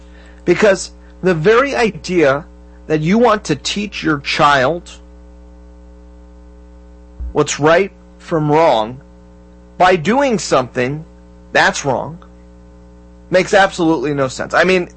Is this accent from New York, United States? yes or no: no; Florida, United States; in Okeechobee, Florida, all the way in Florida, ladies and gentlemen, my home state of Florida